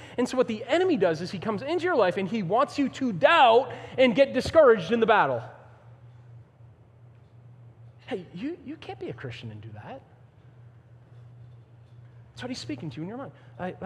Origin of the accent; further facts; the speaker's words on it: Ireland; I'm Irish, man. I've been in fights.